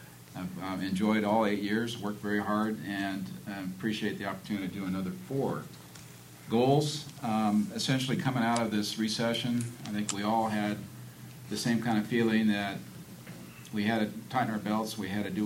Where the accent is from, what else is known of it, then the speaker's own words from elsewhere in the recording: Lompoc, California, United States; now in Paso Robles, United States; I'm from Lompoc originally. Great-grandfather built Cuesta train tunnels, actually, fourth generation here on the coast. The time I came from Lompoc up to Cal Poly was 4 years of college, then into Paso.